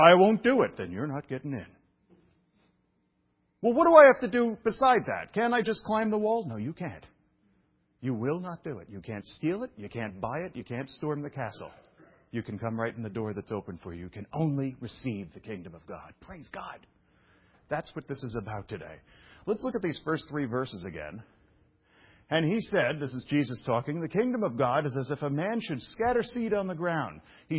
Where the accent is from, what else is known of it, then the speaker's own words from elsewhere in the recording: Brooklyn, New York, United States; this is the reason I'm from Brooklyn. I'm deprived. I never had grass when I was a kid. We don't have grass in Brooklyn.